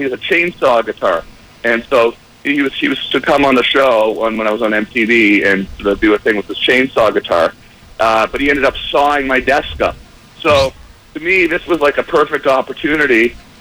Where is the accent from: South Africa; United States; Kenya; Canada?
Canada; I'm Canadian